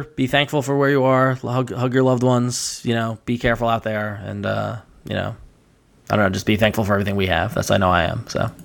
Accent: New York, United States; also born or lived in San Francisco; I grew up on Long Island. I spent a lot of time in New York City itself as a kid, you know, in a metropolitan area. You know, I lived in San Francisco for 5 years.

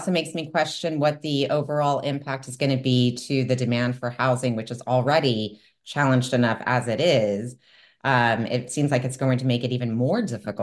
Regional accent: Texas, United States; I'm originally from Texas, and I know that Texans have some very strong opinions.

